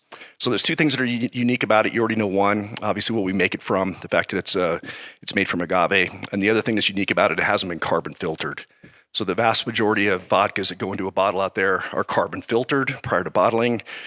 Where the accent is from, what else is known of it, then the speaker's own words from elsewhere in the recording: Phoenix, Arizona, United States; I think it's because I was raised in Phoenix. So our closest beach is actually in Mexico.